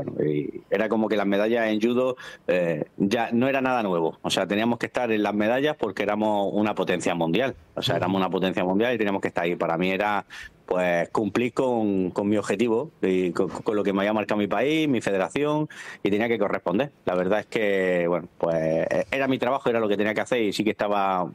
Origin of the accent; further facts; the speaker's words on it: Spain; Por supuesto que soy español, quiero España, quiero mi tierra